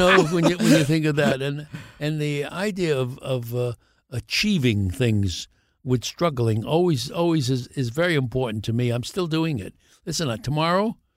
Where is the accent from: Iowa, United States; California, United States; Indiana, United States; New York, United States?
New York, United States; Brooklyn; But I think growing up in Brooklyn gives you a real perspective on life.